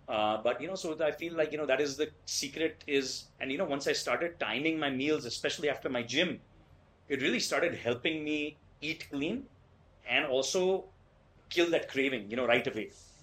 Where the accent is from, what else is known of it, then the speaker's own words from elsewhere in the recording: Ahmedabad, Gujarat, India; being a Gujju, you know, growing up in Ahmedabad